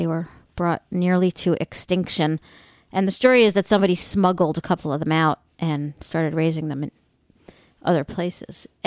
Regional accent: New York, United States; But growing up in New York, we always called it chop meat.

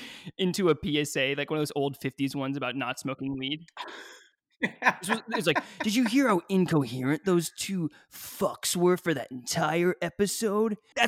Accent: Kentucky, United States; Okay. So I grew up in Kentucky.

